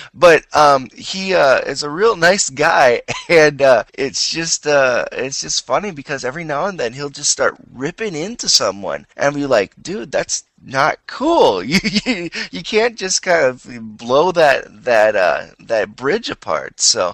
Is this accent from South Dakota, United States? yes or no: yes; South Dakota, United States; I grew up in South Dakota, real rural community, so I didn't get a lot of slang.